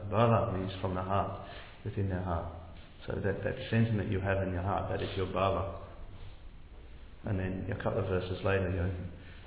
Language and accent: English; Australia; I was born in this family in this country, so I am Australian. My ancestors came out from England, 150 years ago or whatever, whatever. And I grew up in this family, I went to this school, I had these friends.